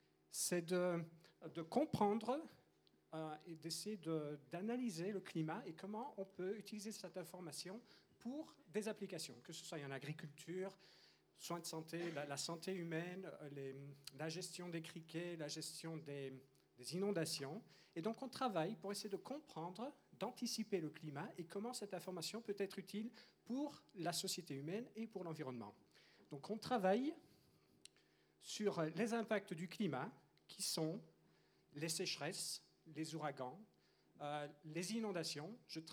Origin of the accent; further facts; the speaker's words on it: Belgium; now in New York, United States; j'ai pas de problème, moi je suis belge